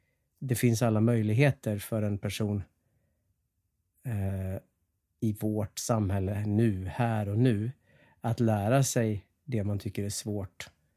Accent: Skinnskatteberg, Västmanland County, Sweden; Jag är från Skinnskatteberg, skrek jag.

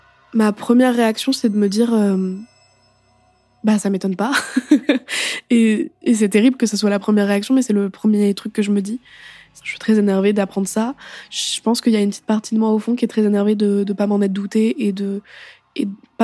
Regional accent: Paris, Île-de-France, France; je rentre chez moi, à Paris

